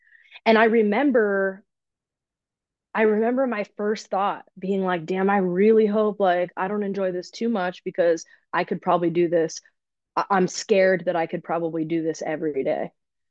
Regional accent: California, United States; born there; even though all these motherfuckers knew that I was born in California.

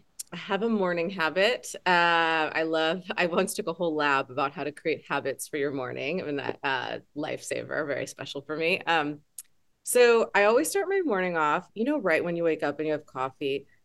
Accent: United States; And I remember I'm American.

